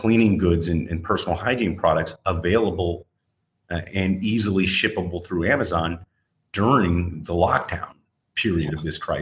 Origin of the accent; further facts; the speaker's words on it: New York City, New York, United States; Well, so as a New Yorker, I grew up in East Village when it was still punk rock.